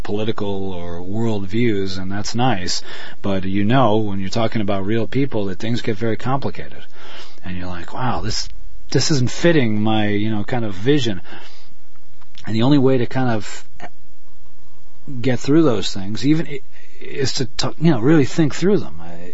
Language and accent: English; Northampton, Massachusetts, United States; I'm taking my bicycle across the country and going to end up in my hometown of Northampton, Massachusetts, which is Western Mass.